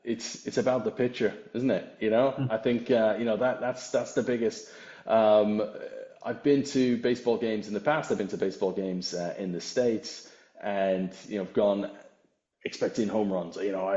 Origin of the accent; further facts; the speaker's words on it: Winnipeg, Manitoba, Canada; I grew up in Winnipeg as a child in Canada